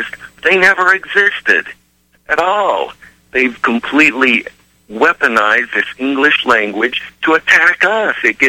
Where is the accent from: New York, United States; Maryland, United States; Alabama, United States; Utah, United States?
Utah, United States; It was a different feeling and a different spirit back then growing up in Utah.